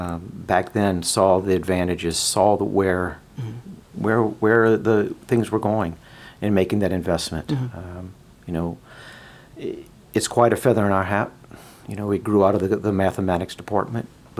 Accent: New Iberia, Louisiana, United States; also born or lived in Lafayette; So I'm actually a Lafayette native. I was actually born right down the road from here, St. Landry at Lord's Hospital. But I did grow up in New Iberia

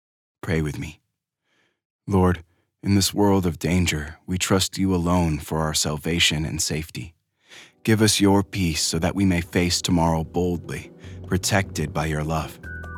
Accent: Moscow, Russia; I was born and raised in Moscow, USSR, at the height of the Cold War.

